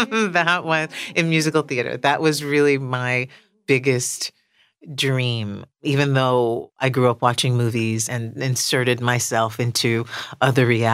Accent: New York City, New York, United States; now in Los Angeles, United States; But I was growing up in New York City. Broadway was a train right away.

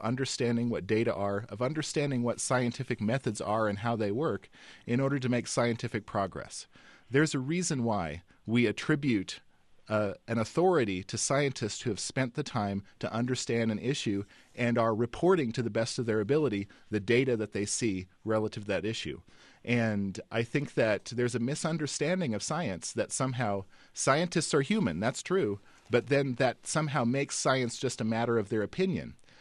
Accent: United States; You know, I'm an American.

